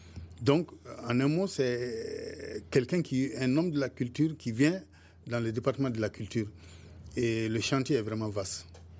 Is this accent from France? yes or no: no; Mali; beaucoup d'universités chez nous au Mali.